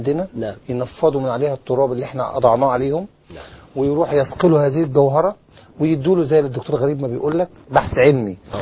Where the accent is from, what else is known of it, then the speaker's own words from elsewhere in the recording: Egypt; كمصري او كعربي